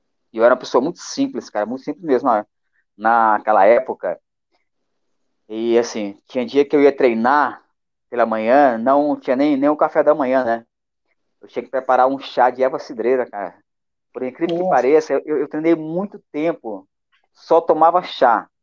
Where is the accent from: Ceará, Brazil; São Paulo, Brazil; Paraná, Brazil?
Ceará, Brazil; Fortaleza; eu comecei a correr com 15 anos de idade, né? Lá em Fortaleza. Sou de Fortaleza.